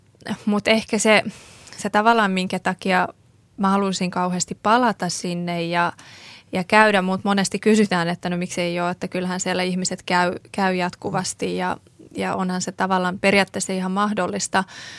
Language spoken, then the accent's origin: Finnish; Afghanistan; now in Finland; Suomi on myös mun kotimaa, ja me tiedän, että täällä on se tulevaisuus ja elämä. Mutta jotenkin se oma lähtökohta, kun seuraa, mun mielestä Afganistan on vaan kärsinyt niin paljon maana